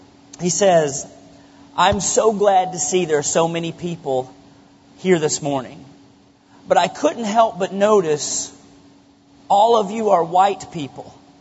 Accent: Benton, Arkansas, United States; I grew up in Benton, Arkansas, and I grew up in a small 10-person church.

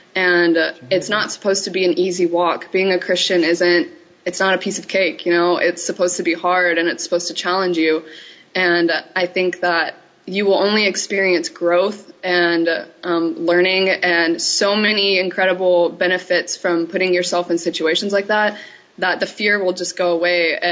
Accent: Abilene, Texas, United States; also born or lived in Lubbock, Texas; the same songs that I sang when I grew up in Abilene, Texas, and when I was in Lubbock, Texas

